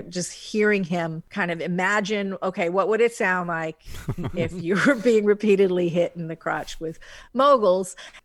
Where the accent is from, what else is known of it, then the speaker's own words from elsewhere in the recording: Hawaii, United States; And I'm from Hawaii.